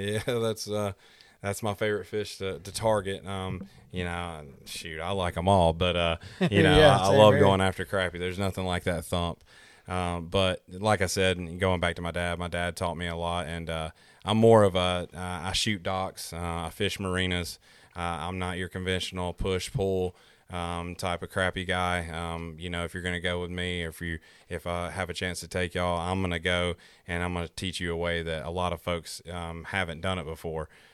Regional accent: Georgia, United States; Well, my family's originally from Ohio. That's where my dad's from. And then my granddad, he fished the Great Lakes up there up north. And then they migrated down like a lot of folks do, and they moved down here.

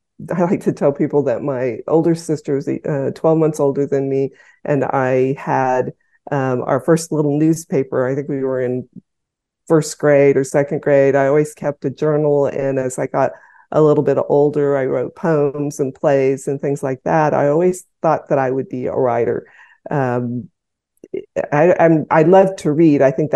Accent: Abilene, Kansas, United States; now in San Antonio, United States; No, actually, I'm a transplant from Kansas. I originally grew up in Abilene, Kansas.

